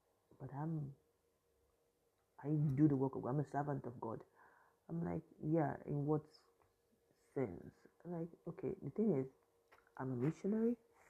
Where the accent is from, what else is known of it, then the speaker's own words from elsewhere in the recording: Port Harcourt, Rivers, Nigeria; also born or lived in Ondo State; I told him I'm from Ondo State, but I grew up in Port Harcourt.